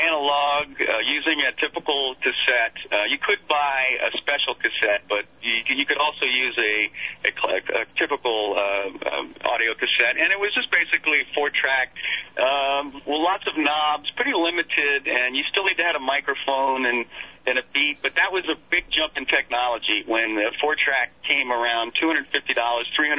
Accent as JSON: {"language": "English", "region": "California", "country": "United States", "tie": "born or raised there", "said": "I grew up in the East Bay and I grew up in a hip hop society environment where … a lot of these Bay Area artists were my age growing up."}